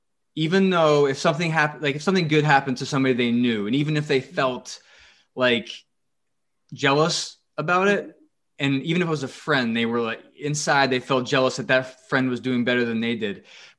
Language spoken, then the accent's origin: English; Massachusetts, United States; growing up in Massachusetts. I remember that.